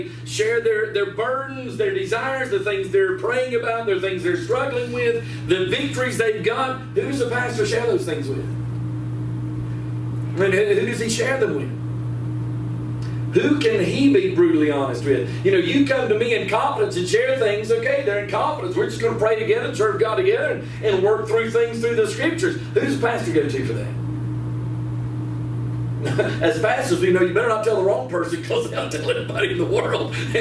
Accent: Southern United States, United States; I was born and raised in the Bible Belt. I'm from the South, and church is on every corner.

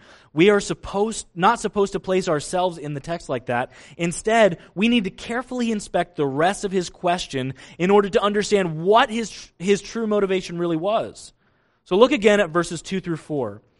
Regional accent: Kansas, United States; So I grew up in Kansas. It was easy to do this. I found a bridge out in the middle of nowhere where there were never any cars

